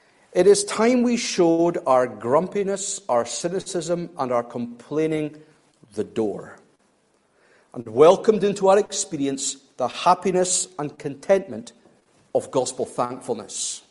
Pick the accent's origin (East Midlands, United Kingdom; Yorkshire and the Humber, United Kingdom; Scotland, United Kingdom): Scotland, United Kingdom; well, I'm Scottish. That's who we are.